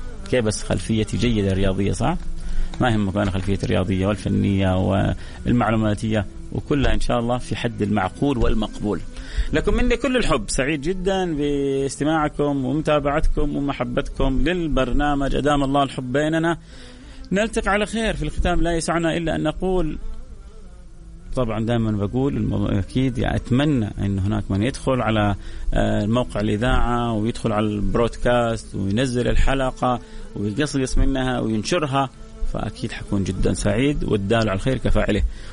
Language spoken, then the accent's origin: Arabic; Saudi Arabia; كان أجمل معلقين عندنا في السعودية محمد رمضان وإبراهيم وزاهد قدسي